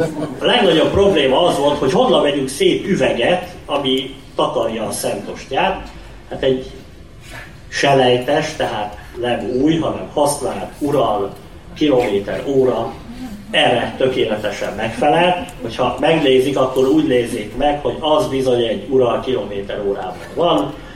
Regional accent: Hungary; mert magyarok vagyunk, Szent István népe vagyunk, és a kereszt az a jel, amiben hiszünk.

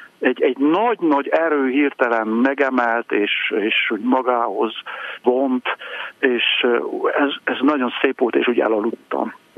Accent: Lemnia, Covasna, Romania; also born or lived in Târgu Secuiesc; a származásilag a magyar, mondjuk így, hogy a Kárpát-medencének a legkeletibb csücskében születtem, Kézdivásárhelyen, de Lemhényben, a 10 kilométerrel lévő faluban cseperedtem, és római katolikus családban, és ugye kommunizmusban, szocializmusban születtem

